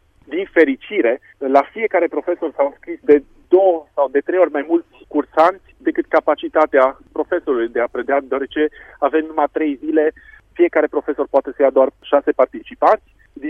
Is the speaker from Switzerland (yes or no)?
yes; Switzerland; eu evident sunt din Elveția